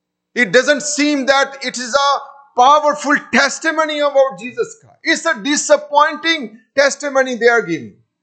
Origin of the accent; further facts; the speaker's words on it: Pakistan; And this is what our people back in Pakistan believe that. We come from Pakistan and 97.6% Muslim population.